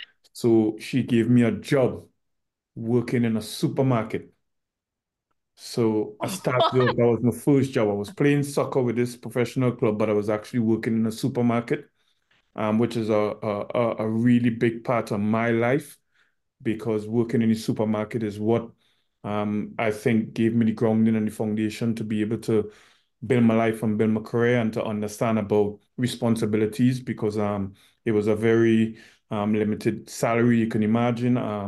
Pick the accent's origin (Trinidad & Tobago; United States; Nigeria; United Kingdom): Trinidad & Tobago; Port of Spain; born there; but I was born in Trinidad, in the capital in Port of Spain. Grew up in a family of five.